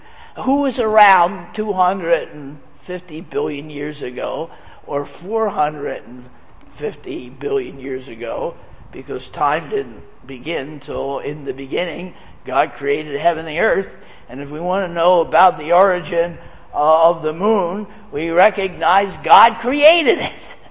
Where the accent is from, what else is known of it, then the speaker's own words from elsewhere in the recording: Pennsylvania, United States; I remember growing up outside of Philadelphia as a boy, and we frequently went into the city to go to Wanamaker's or the Gimbel's